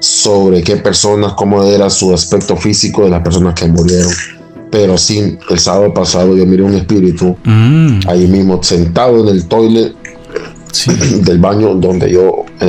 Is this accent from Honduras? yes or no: yes; Honduras; vivimos tres personas diferentes, o sea, un dominicano, yo soy hondureño